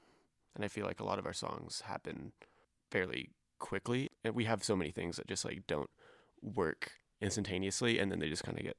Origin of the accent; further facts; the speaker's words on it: Austin, Texas, United States; I grew up in Austin, Texas, and my family is not a musical family by any means.